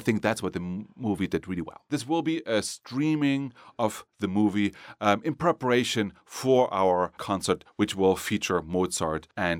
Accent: Germany; now in Cincinnati, United States; It reminds me actually of my hometown. It reminds me of Germany, and it astonishes me.

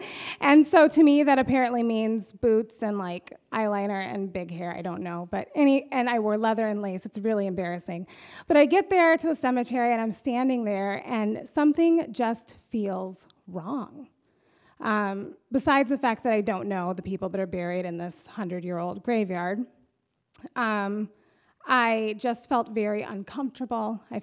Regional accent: El Paso, Texas, United States; now in Michigan, United States; I'm actually not a Michigan native. I am from Texas, El Paso, Texas, to be exact, which is underneath the Franklin Mountains and about 15 minutes from Juarez, Mexico.

